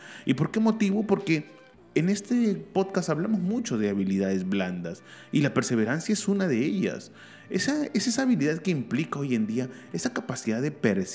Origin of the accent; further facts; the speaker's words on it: Peru; Nos indican realmente que, al menos en mi país, en Perú, la gente desea emprender